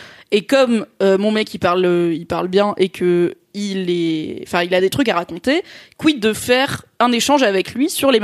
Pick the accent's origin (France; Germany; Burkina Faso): France; South-East; moi, j'aime bien les petites villes, notamment du sud-est, puisque c'est là où j'ai grandi.